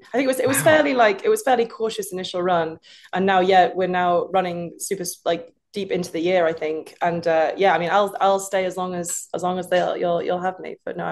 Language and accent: English; United Kingdom; now in United States; oh, I'm a Brit in America